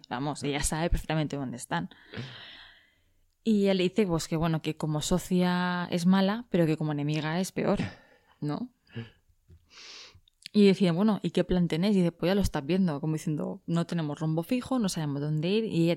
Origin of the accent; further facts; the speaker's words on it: Alicante, Valencian Community, Spain; Es como un alicantino, por ejemplo, somos nosotros, que lleva un trocico de la explanada, ¿no?